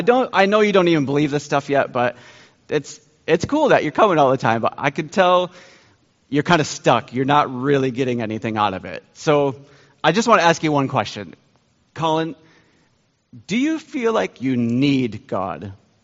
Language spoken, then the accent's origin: English; Michigan, United States; moved away as an adult; now in United Kingdom; We've been working in the UK for 20 years. Both Joy and I grew up in Michigan, but we've been there for 20 years.